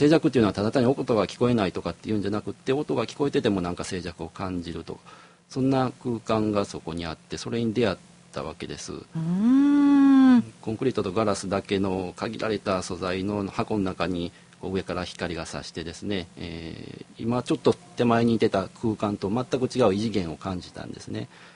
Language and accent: Japanese; Sakurai, Nara, Japan; 当時僕あの奈良の桜井市っていうところが出身なんですけども、